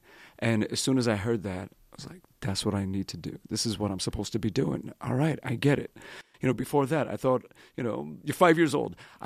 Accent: Brooklyn, New York, United States; born there; I was born September 1969 in a hospital in Brooklyn.

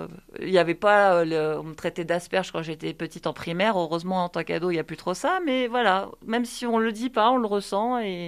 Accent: Saint-Cloud, Île-de-France, France; also born or lived in Garches / Rueil-Malmaison; Alors, je suis née à Saint-Cloud, dans les Hauts-de-Seine, et j'ai grandi dans les Hauts-de-Seine toute ma vie, à Garches et Rueil-Malmaison.

